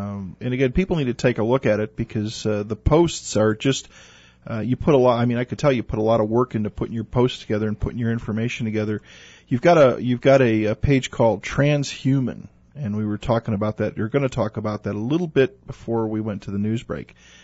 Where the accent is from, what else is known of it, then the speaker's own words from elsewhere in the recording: Chicago, Illinois, United States; I am too. I'm from Chicago.